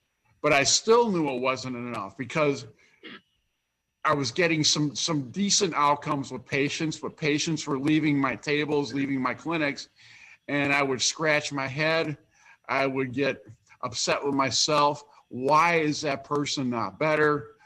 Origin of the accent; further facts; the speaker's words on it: Kenosha, Wisconsin, United States; also born or lived in Racine; I did. Actually, I was born in Racine and moved to Kenosha before I was 1 year old. And I was a student within the Kenosha Unified School District.